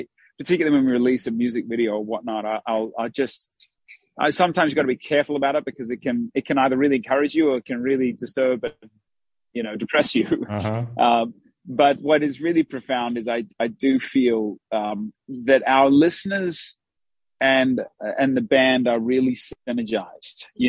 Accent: Australia; anytime an American is like, man, where are you from? They're like, are you from South Africa? I'm like, no, man, I love Africa, but we're from Australia.

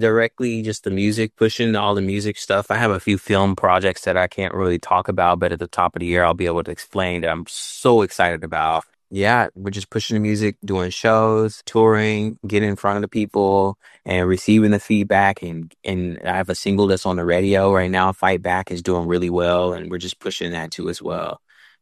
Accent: the South, United States; now in Los Angeles, United States; Like I'm a kid from the South, from the bayous of Texas and Louisiana. You just have to keep on going. Here I am in Hollywood. I'm ready to go back home

